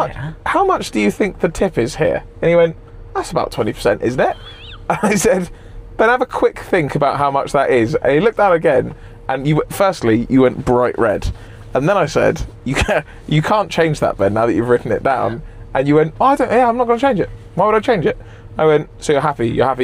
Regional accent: England, United Kingdom; no, obviously not, because I'm English.

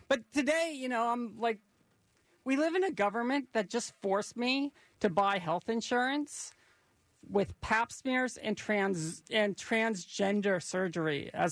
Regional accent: Mar Vista, California, United States; when I was a boy growing up in Mar Vista, California, I lived on a cul-de-sac with three Holocaust survivors.

